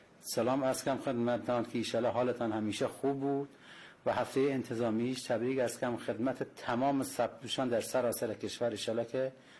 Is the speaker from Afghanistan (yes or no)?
no; Kermanshah, Iran; من اهل کرمانشاه هستم با افتخار.